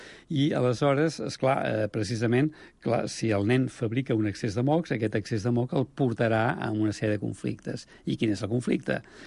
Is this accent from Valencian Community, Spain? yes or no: no; Sant Cugat, Catalonia, Spain; Jo recordo que quan era petit, jo dic que jo sóc fill de Sant Cugat, 7.500 habitants